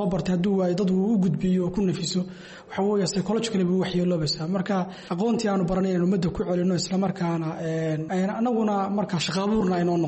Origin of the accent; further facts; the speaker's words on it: Ethiopia; anigu waxaan ka imid wadanka Ethiopia